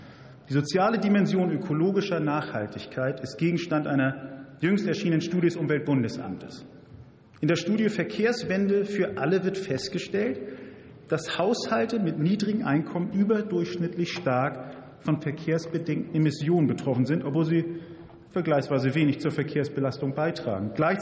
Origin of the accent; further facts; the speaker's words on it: Hamburg, Germany; In meiner Heimat, in Hamburg-Wilhelmsburg, sind die Deiche die Seismographen des Klimawandels.